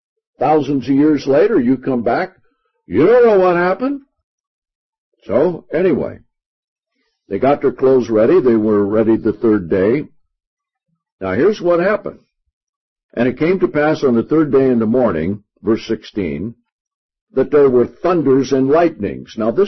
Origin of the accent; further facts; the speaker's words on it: Utah, United States; So here we are from Utah.